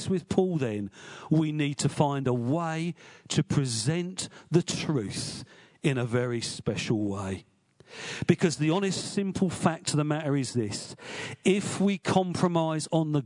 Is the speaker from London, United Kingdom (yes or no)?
no; Luton, East of England, United Kingdom; You heard, I'm from Luton, of all places.